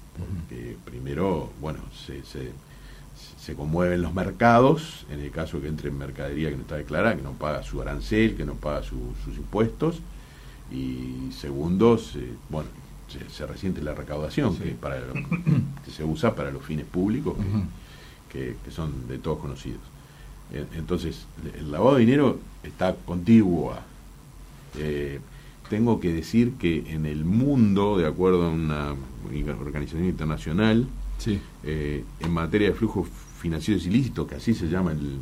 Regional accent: Uruguay; Yo soy un ciudadano uruguayo

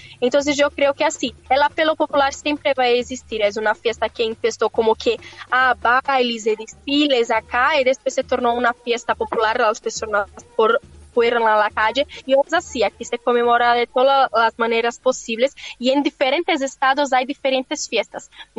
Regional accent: São Paulo, Brazil; Spanish is a second language; Acá en São Paulo, yo soy de São Paulo

